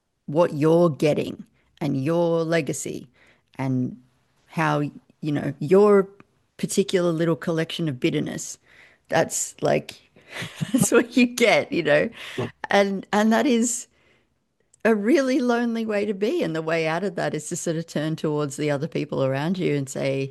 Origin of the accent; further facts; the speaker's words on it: Australia; as an Aussie, I feel like I'm allowed to like Whitman.